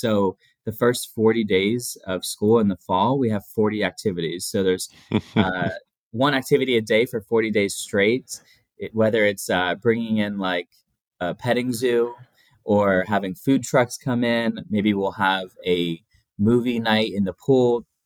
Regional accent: Pennsylvania, United States; I'm from Pennsylvania. So when I came from Pennsylvania, I was like a big fish in a small pond.

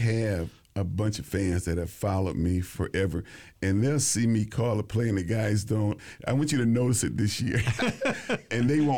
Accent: Jackson, Mississippi, United States; It's a rivalry because I'm from Jackson.

